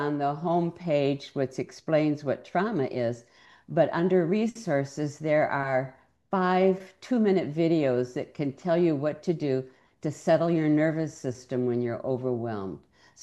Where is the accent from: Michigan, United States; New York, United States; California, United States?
Michigan, United States; Ann Arbor; I grew up in Ann Arbor, Michigan, which is a university town.